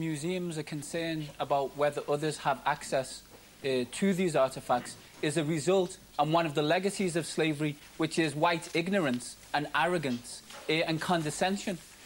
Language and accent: English; Liverpool, North West England, United Kingdom; I'm from Liverpool